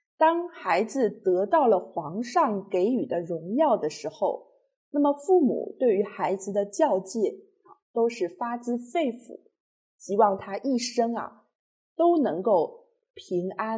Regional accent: China; 对于我们中国人的民族性格的养成是有深远的影响的

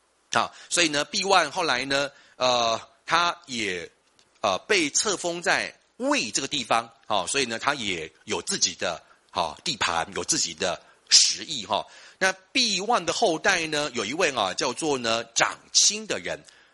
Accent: Taiwan; accent: Taiwanese; 尤其是我们台湾人哈，我们台湾有个口音。

